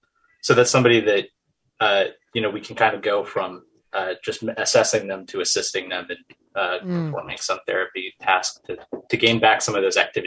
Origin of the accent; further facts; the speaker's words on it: Aberdeen, Idaho, United States; I had a friend from my hometown, actually, Aberdeen, Idaho